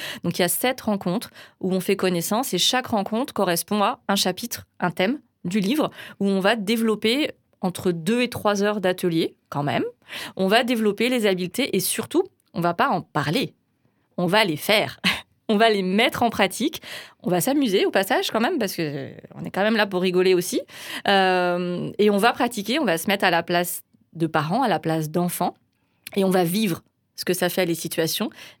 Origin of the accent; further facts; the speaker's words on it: France; Moi, je suis française, hein. Je suis pas du Canada, donc je connais bien le système français.